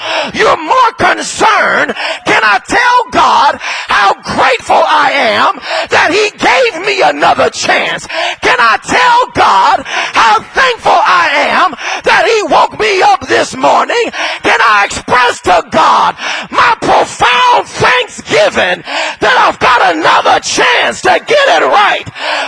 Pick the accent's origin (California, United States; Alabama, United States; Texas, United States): California, United States; But I'm from California.